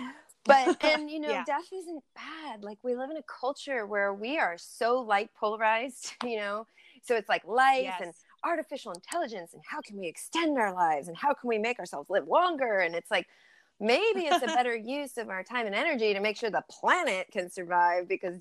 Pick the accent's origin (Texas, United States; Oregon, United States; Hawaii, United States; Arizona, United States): Hawaii, United States; now in Ojai, United States; I grew up in Hawaii, so we didn't have a lot of the seasonal differences that people have in like Wisconsin, for example.